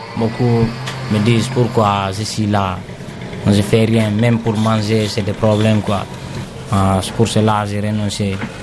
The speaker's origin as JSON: {"language": "French", "country": "Guinea", "said": "Je viens de la Guinée. J'ai 15 ans."}